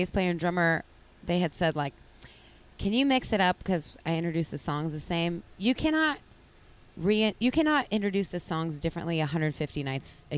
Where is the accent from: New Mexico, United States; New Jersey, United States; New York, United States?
New Mexico, United States; join me August 14th through 17th in Red River, New Mexico, my home state